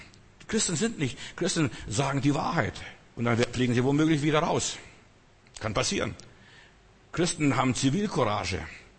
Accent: Germany; Ich bin nicht mehr Deutscher. Ich bin Deutscher.

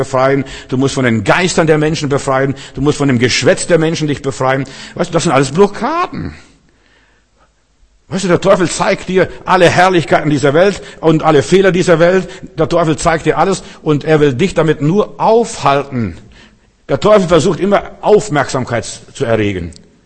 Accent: Klaipėda, Klaipėda County, Lithuania; now in Germany; wo ich da groß geworden bin in Memel, also in Ostpreußen, also Litauen

